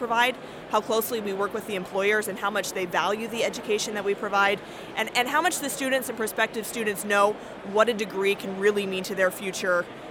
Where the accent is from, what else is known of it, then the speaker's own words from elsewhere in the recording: Maryland, United States; now in Bismarck, United States; I'm originally from Maryland, but I've been in North Dakota and Bismarck for almost 8 years now and absolutely love it.